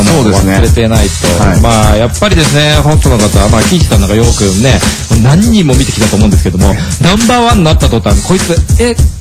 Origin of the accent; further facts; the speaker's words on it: Urawa, Saitama, Japan; 浦和生まれ浦和育ちなんで。